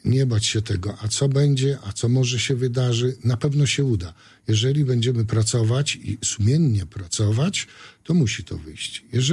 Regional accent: Suwałki, Podlaskie Voivodeship, Poland; Jestem rodowitym mieszkańcem Suwałk. Jest mi bliskie to miasto.

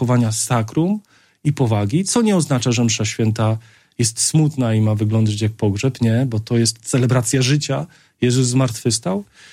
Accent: Kuyavian-Pomeranian Voivodeship, Poland; Ja pochodzę z Kujaw

